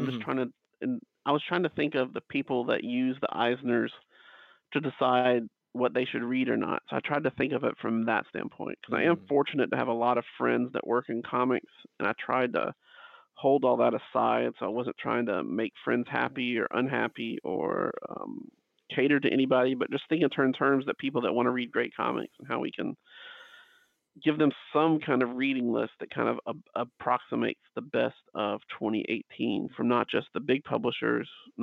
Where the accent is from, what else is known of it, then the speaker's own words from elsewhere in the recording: the South, United States; because I'm from the South and I can see a lot of my family and like high school friends